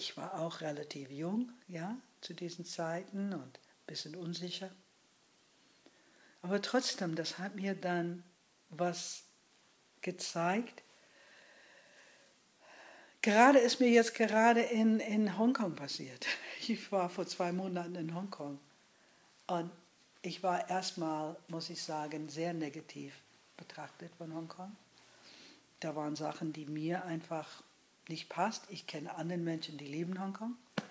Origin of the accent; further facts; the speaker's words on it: New York, United States; German is a second language; Ich bin in New York groß geworden, in der Innenstadt.